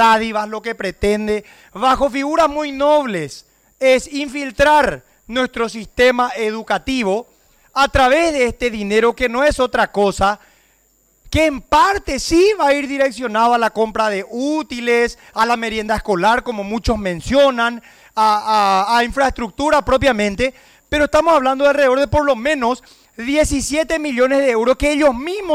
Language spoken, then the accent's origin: Spanish; Paraguay; yo lo hago primero como paraguayo y segundo como un padre de familia preocupado con sus dos hijos varones.